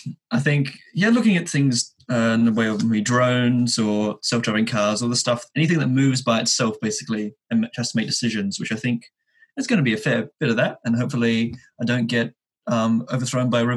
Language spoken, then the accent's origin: English; Sydney, New South Wales, Australia; I grew up in Sydney, despite whatever accent I may give to other people. I grew up in Sydney, in Southwest Sydney, the safest place in Sydney.